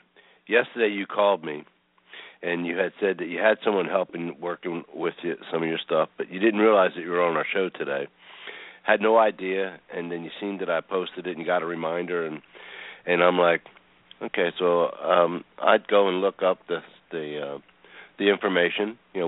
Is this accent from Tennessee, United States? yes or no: no; Philadelphia, Pennsylvania, United States; Yeah, I'm from Philadelphia, so that's probably not going to happen.